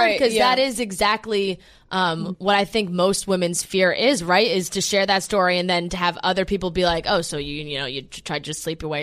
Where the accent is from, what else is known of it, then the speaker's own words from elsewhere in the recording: New Jersey, United States; Like I grew up in New Jersey, so I know what you're talking about